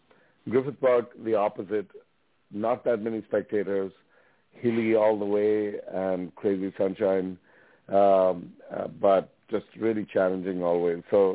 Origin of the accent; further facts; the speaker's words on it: India; I'm Indian